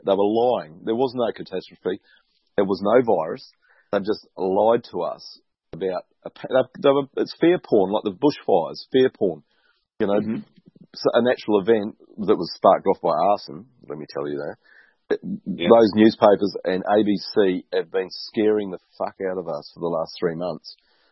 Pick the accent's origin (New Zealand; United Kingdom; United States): New Zealand; I'd reject my birthright of being a New Zealander because of the way that they've carried on.